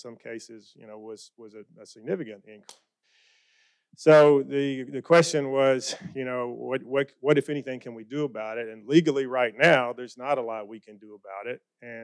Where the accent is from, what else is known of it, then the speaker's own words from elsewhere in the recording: Union City, Tennessee, United States; in like my hometown in Union City, they're in bad shape.